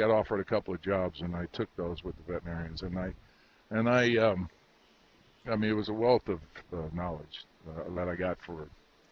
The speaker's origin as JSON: {"language": "English", "region": "New York", "country": "United States", "accent": "New York", "said": "I cleaned up my New York accent, and I was on go."}